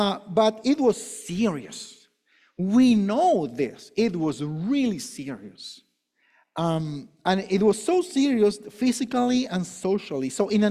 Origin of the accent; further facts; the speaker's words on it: Chile; You know, I'm from Chile, so it's like Chilean and Peruvian.